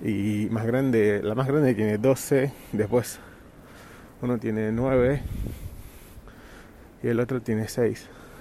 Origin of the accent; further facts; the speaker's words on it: São Paulo, Brazil; Spanish is a second language; O sea, yo nací en São Paulo, así que estoy vivo en la ciudad toda mi vida.